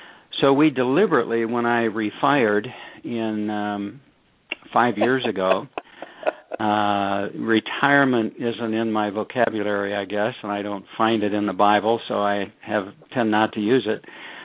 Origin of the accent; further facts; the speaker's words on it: Michigan, United States; Gee, it goes way back to the little town that I was raised in Michigan